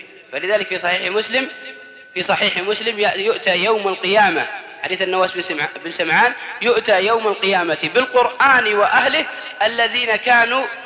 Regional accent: Al-Qassim, Saudi Arabia; عندنا في القصيم لجنة يسمونها لجنة التجميل والتحسين

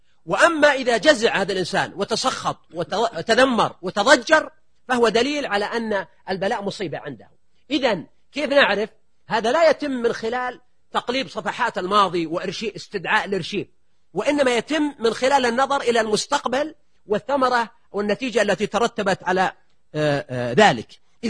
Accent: Buraydah, Al-Qassim, Saudi Arabia; في مدينتي في بريدة

